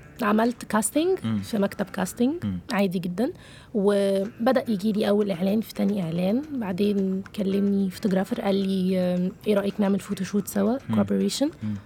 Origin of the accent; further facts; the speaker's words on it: Egypt; وعشان احنا الصناعة عندنا في مصر محترمة جدا